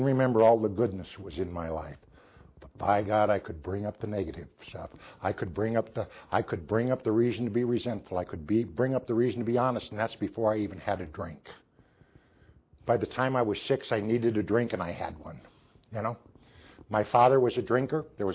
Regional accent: Davenport, Iowa, United States; I was raised in Davenport, Iowa, but I drank for some other reasons too.

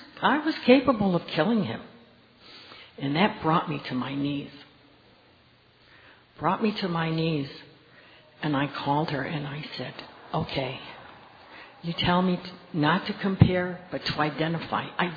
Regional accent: Warren, Pennsylvania, United States; from Warren, Pennsylvania.

